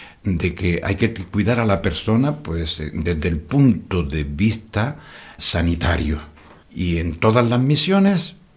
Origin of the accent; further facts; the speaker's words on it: Almería, Andalusia, Spain; moved away as an adult; era un sacerdote joven en mis 20 y tantos años, y yo no había dormido como español, andaluz, soy almeriense.